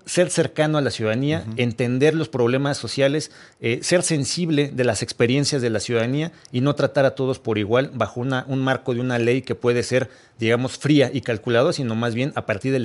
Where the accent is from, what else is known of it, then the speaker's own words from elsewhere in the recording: Mexico; a todos como mexicanas y mexicanos que somos demócratas